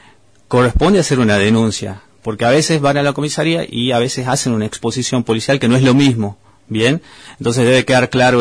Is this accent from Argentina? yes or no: yes; Tucumán, Argentina; now in Gobernador Gregores, Argentina; Estoy desde el mes de diciembre acá en Gobernador Gregores. Soy de Tucumán, soy abogado y vine a trabajar acá en la municipalidad